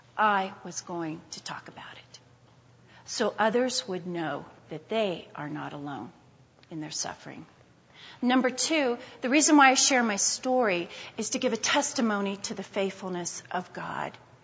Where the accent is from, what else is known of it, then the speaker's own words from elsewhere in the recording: Youngstown, Ohio, United States; We were both born and raised in Youngstown, Ohio, and I wanted to get married in Youngstown, Ohio.